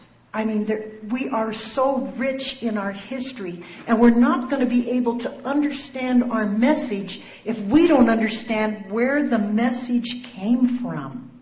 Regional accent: Southwest, United States; I stand here before you, a Hispanic female, born and raised in the Southwest.

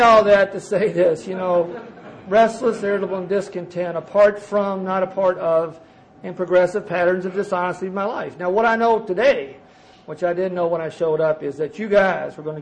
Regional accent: Kentucky, United States; My God, they'll find out I'm from Kentucky sooner or later, you know.

